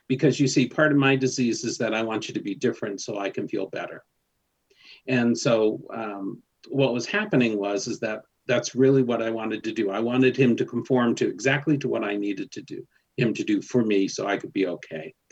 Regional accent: East Providence, Rhode Island, United States; Like I said, I grew up in East Providence, Rhode Island, a little suburb called Riverside.

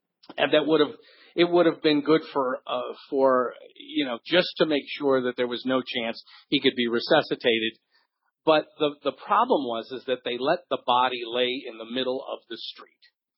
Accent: Ferguson, Missouri, United States; To be honest, growing up in Ferguson, where Canfield Apartments was, I didn't even know that that was part of St. Louis.

